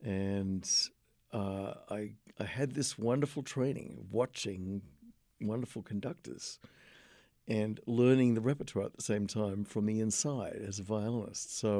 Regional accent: Australia; now in Exeter, United States; I'm originally from Australia, that's right.

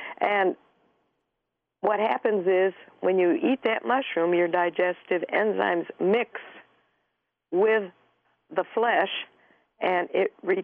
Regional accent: Flint, Michigan, United States; And then when I was a little girl, I grew up in Genesee County in Flint

